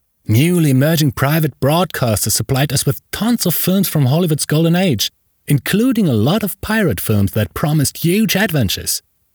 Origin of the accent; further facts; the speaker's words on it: Berlin, Germany; I grew up in East Berlin, and like all of us back then, we were limited by the wall in front of our noses.